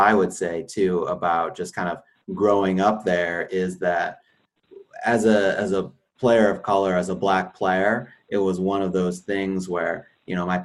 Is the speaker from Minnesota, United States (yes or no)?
yes; Minnesota, United States; I mean, we were growing up in Minnesota, obviously, and it's another kind of hockey crazy market.